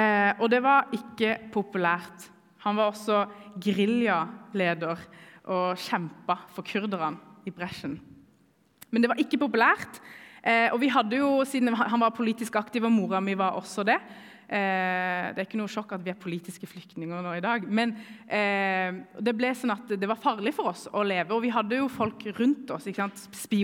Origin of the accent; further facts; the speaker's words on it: Iran; Jeg er kurder fra Iran